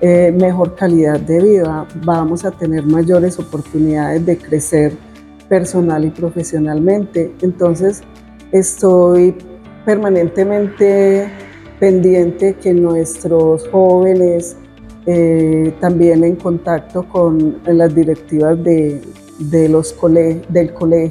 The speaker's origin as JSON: {"language": "Spanish", "town": "Santo Domingo", "region": "Antioquia", "country": "Colombia", "tie": "born or raised there", "said": "sobre todo en el municipio de Santo Domingo, de donde soy oriunda"}